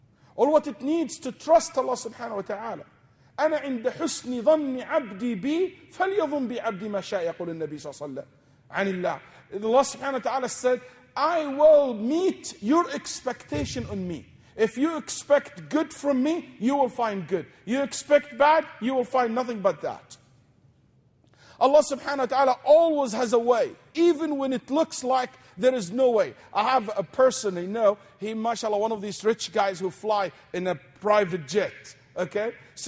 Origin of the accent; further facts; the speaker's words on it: Texas, United States; I came from Texas. It's a very religious state. Very religious state.